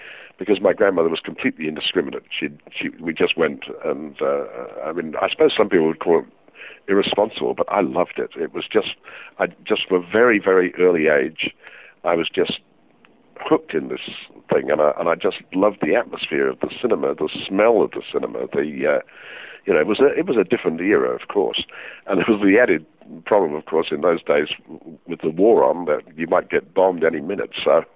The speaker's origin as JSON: {"language": "English", "region": "England", "country": "United Kingdom", "tie": "born or raised there", "said": "Well, I grew up in England during the war"}